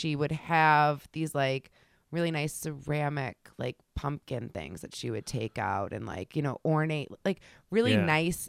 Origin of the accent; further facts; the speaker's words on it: Salem, Massachusetts, United States; when I was growing up in Salem, like I've always been into costumes